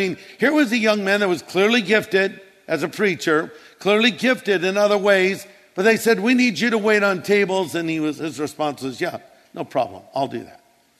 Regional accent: California, United States; Now, understand, I'm from Orange County. I've been here my whole life.

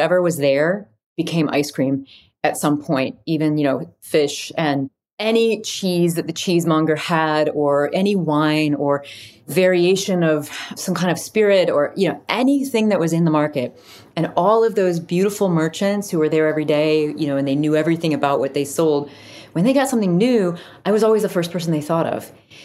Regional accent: Midwest, United States; I'm a Midwesterner and it really always is that sort of Midwestern tradition of coming together and serving each other.

